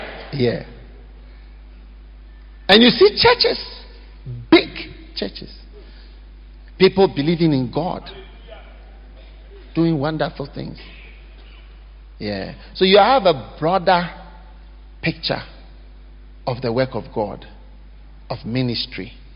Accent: Panama; now in South Africa; So coming to South Africa, and you know, I'm coming from Panama. That's South America. They speak Spanish.

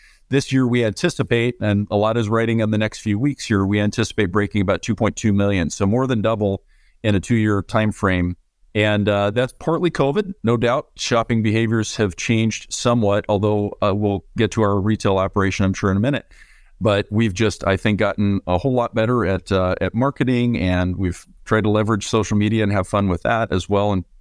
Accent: San Francisco, California, United States; born there; I was born in San Francisco. I'm a West Coast guy.

